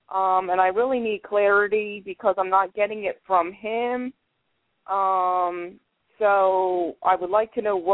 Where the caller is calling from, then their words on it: Philadelphia, Pennsylvania, United States; I'm calling from Philadelphia, PA.